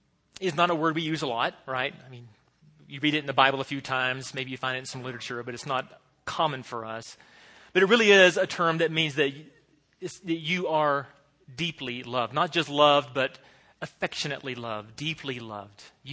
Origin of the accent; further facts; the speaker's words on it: the South, United States; for me, I would say I'm a Southerner because I'm from the South.